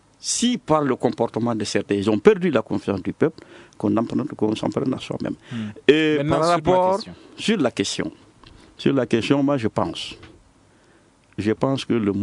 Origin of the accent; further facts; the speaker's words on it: Kéniéba, Kayes, Mali; Je suis de Kenyeba.